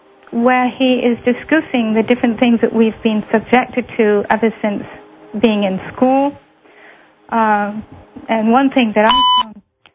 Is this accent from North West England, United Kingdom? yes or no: yes; Blackpool, North West England, United Kingdom; I'm from Blackpool in Lancashire